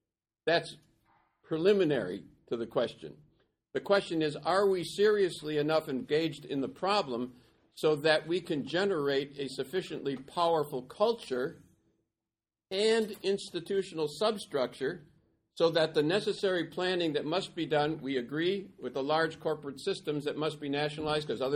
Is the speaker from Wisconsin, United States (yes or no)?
yes; Racine, Wisconsin, United States; Think Cleveland or my hometown, Racine, Wisconsin.